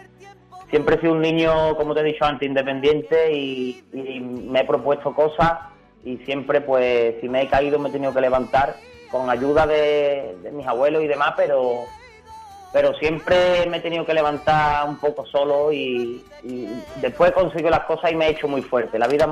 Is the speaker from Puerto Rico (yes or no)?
no; Seville, Andalusia, Spain; Soy de Sevilla, del sur y de Sevilla.